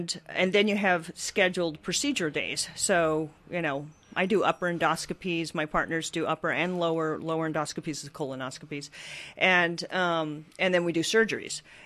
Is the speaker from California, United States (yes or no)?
yes; Fremont, California, United States; also born or lived in Pennsylvania; I grew up in Fremont, and then I did all of my medical training in Pennsylvania.